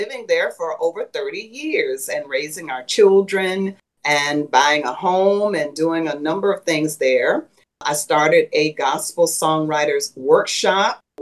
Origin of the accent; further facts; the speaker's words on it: St. Petersburg, Florida, United States; also born or lived in Tallahassee / Pensacola; Well, I am a native of St. Petersburg, Florida. I was born in Florida and ended up getting married.